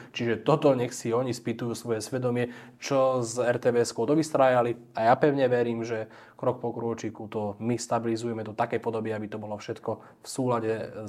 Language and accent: Slovak; Trenčín Region, Slovakia; ja pochádzam z Trenčianskeho kraja, kde mám tú čest byť aj podpredseda